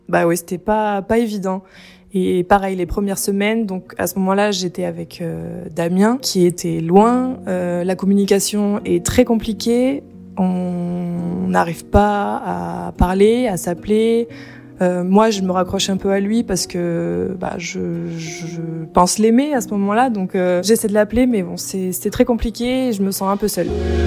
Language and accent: French; Provence-Alpes-Côte d'Azur, France; now in Paris, France; J'ai grandi dans les Alpes de Haute-Provence, à côté de Manosque.